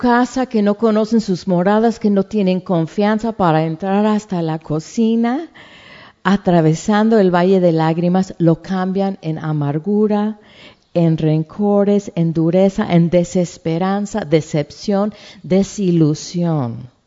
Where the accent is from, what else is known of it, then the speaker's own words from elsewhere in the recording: Tehuacán, Puebla, Mexico; yo crecí en México con gente que, pues, o sea, riquite, harta gente.